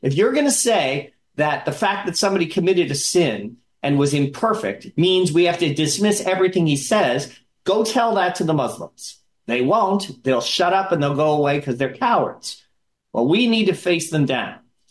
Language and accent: English; New York City, New York, United States; I'm from New York City, where guns are, only felons are allowed to have guns.